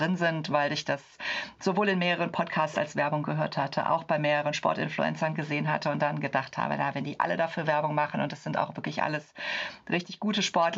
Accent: Cologne, North Rhine-Westphalia, Germany; ich komme aus Köln. Ich bin Anfang 40

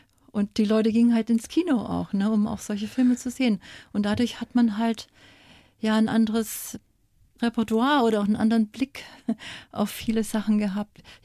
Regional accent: East Germany, Germany; Als kleines Mädchen in der DDR hätte ich niemals gedacht

